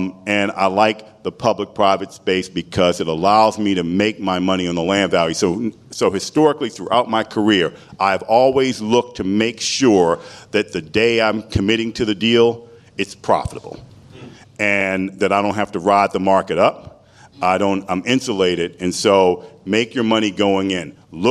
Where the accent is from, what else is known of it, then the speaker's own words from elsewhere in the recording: Washington, District of Columbia, United States; and Washington, D.C. is my hometown.